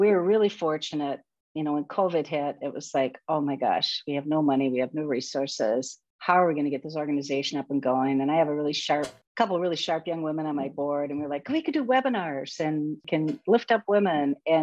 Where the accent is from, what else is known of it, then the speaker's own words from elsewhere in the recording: Minnesota, United States; also born or lived in Worthington; I was born in Worthington, grew up in southwestern Minnesota.